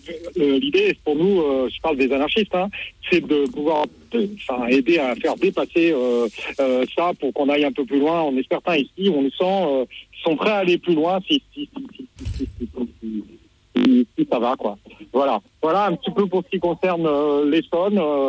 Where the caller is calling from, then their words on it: Évry, Île-de-France, France; Je vous téléphone d'Evry.